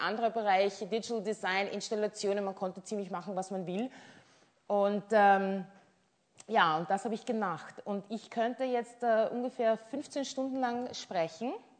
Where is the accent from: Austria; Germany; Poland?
Austria; Burgenland; Und da bin ich im Burgenland aufgewachsen